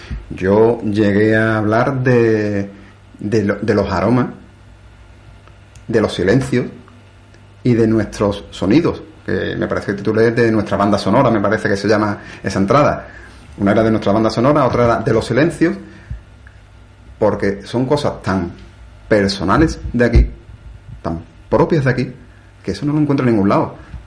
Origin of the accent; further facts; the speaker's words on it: San Fernando, Andalusia, Spain; moved away as an adult; also born or lived in Sevilla; Yo cuando salí de San Fernando, me fui a estudiar a Sevilla.